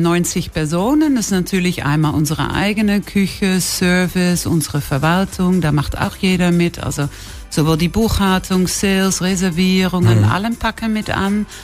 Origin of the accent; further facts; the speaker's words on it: Netherlands; German is a second language; also born or lived in Hungary / Switzerland / London / Antwerp; now in Germany; Ich bin aus dem Ausland eigentlich zurück. Man hört ja noch immer, ich bin Holländerin selbst.